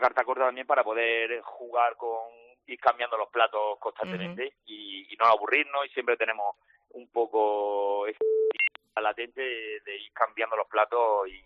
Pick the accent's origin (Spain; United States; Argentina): Spain; Jaén, Andalusia; Yo que soy de Jaén y no tenía muy, muy bien ubicada esa palabra